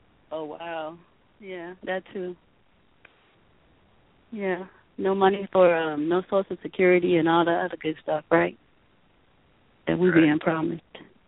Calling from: Atlanta, Georgia, United States; I'm calling from Atlanta.

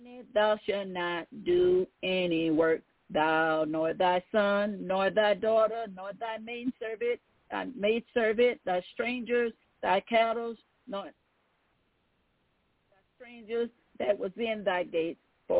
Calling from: Tennessee, United States; I'm calling from Tennessee.

